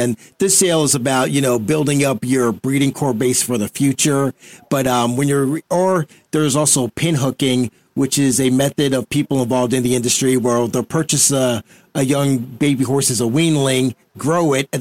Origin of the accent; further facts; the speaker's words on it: Westbury, New York, United States; born there; So my family's originally from Jamaica. Everybody immigrated to the U.S. I was born in Long Island, New York, Westbury